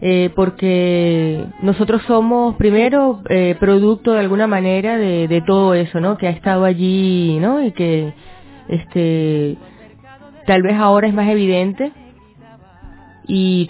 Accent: Venezuela; moved away as an adult; also born or lived in Caracas; now in Argentina; Bueno, soy de Venezuela, del oriente del país, de la playa, del norte. Y bueno, toda mi vida viví allí hasta, yo qué sé, 20 años, y luego me fui a Caracas a estudiar.

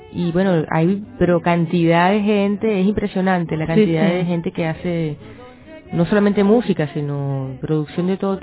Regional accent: Venezuela; moved away as an adult; also born or lived in Caracas; now in Argentina; Bueno, soy de Venezuela, del oriente del país, de la playa, del norte. Y bueno, toda mi vida viví allí hasta, yo qué sé, 20 años, y luego me fui a Caracas a estudiar.

